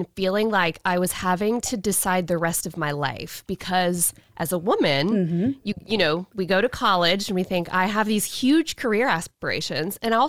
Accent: Pensacola, Florida, United States; also born or lived in Tampa; I never thought I would leave my hometown. Where's your hometown, by the way? Pensacola. It's where we are now.

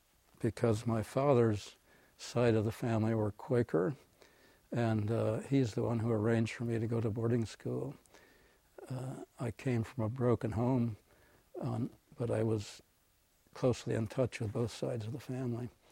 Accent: Cedar Rapids, Iowa, United States; now in Champaign, United States; I grew up in on a farm in Iowa, and near Cedar Rapids.

